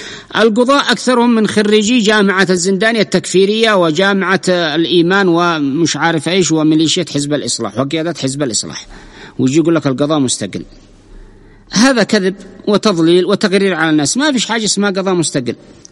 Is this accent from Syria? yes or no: no; Yemen; نحن كشعب يمني